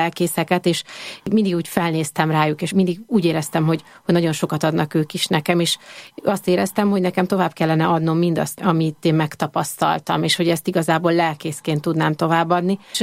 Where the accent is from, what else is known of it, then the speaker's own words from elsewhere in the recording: Pestszentlőrinc, Budapest, Hungary; én Pesszentlőrincen nőttem fel